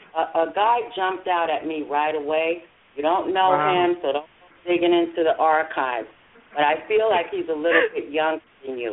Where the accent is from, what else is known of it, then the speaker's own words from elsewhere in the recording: New York, United States; accent: New York; I'm a New Yorker. I move.